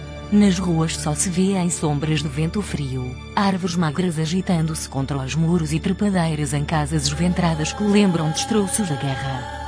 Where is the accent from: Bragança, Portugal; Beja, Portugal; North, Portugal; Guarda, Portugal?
Guarda, Portugal; Bismula; Em outros tempos, na minha aldeia, na minha infância, quando a noite caía, as ruas quase se esvaziavam, e só os jovens adultos eram autorizados a percorrer a escuridão.